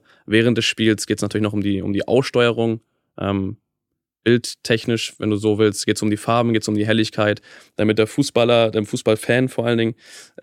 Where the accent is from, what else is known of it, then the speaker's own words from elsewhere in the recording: Schleswig-Holstein, Germany; weil ich komme aus Schleswig-Holstein ursprünglich